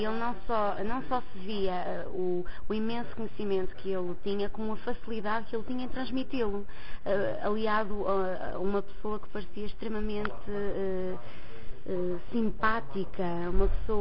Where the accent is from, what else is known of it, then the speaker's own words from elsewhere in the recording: Santa Maria da Feira, Aveiro, Portugal; Santa Maria da Feira.